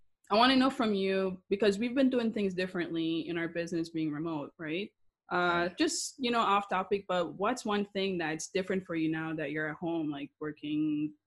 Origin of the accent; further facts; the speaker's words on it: Jamaica; I'm originally from Jamaica, so don't ask why I did it, but I did